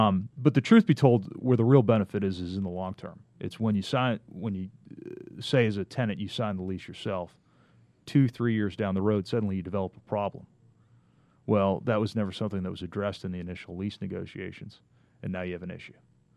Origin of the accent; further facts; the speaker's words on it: Boston, Massachusetts, United States; moved away as an adult; now in Atlanta, United States; Well, for starters, I grew up in Boston, where I learned to drive in the snow.